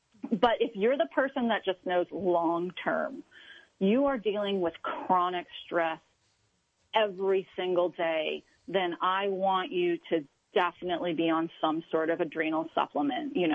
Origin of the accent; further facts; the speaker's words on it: Alaska, United States; you know I'm from Alaska, so I'm probably going to pick rhodiola just because it is a natural, it's one of my plants. It grows up there